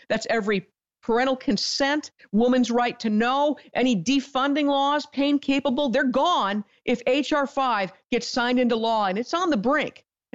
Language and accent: English; Ohio, United States; That's the motto of my home state of Ohio.